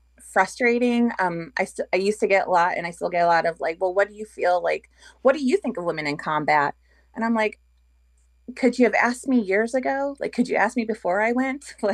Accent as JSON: {"language": "English", "country": "United States", "said": "And I'm like, but I'm the American veteran. I was like, he's not even this country's veteran."}